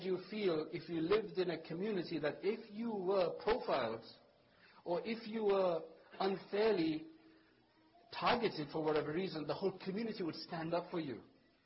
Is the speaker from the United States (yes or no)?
no; England, United Kingdom; So we clarified, we're from England, and, you know.